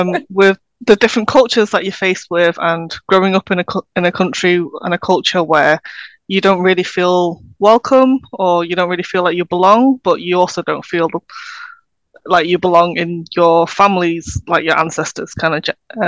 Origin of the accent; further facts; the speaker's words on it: United Kingdom; I'm a British Chinese writer based obviously in the UK.